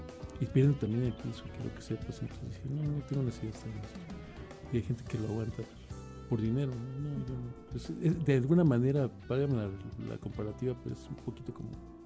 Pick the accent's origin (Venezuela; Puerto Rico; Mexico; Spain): Mexico; Mexico City; now in Guadalajara, Mexico; porque vivo en Guadalajara, soy del DF, pero tengo ya muchos años viviendo en Guadalajara, 30 años.